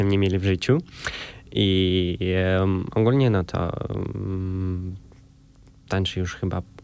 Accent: Ivano-Frankivsk, Ivano-Frankivsk Oblast, Ukraine; Polish is a second language; now in Poland; Ja pochodzę z Ukrainy, z miasta Iwano-Frankiwsk. Też pozdrawiam moje miasto.

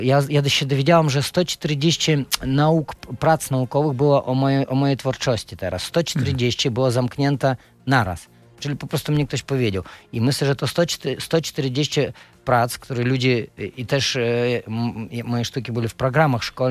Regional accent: Siberia, Russia; moved away; bo ja na przykład wychowałem się w radzieckim stanie.

